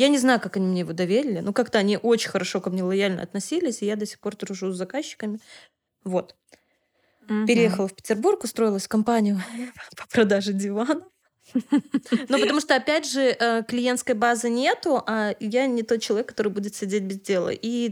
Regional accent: Belarus; А я из Беларуси, это тоже многие знают.

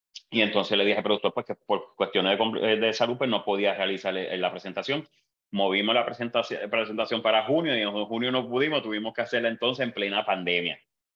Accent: Puerto Rico; tuve la babilla, como decimos puertorriqueños

